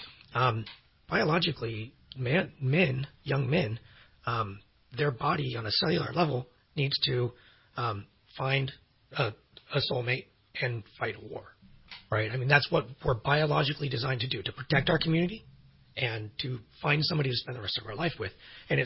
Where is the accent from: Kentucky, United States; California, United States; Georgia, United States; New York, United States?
California, United States; And I grew up sailing on the San Francisco Bay with him and my father.